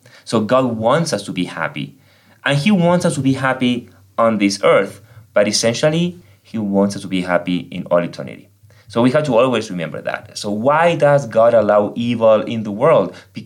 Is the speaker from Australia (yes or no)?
no; Argentina; English is a second language; moved away as an adult; now in United States; Everyone knows that I'm from Argentina. You can hear that, right? So anyway, so I'm from Argentina. I came to the States almost 13 years ago.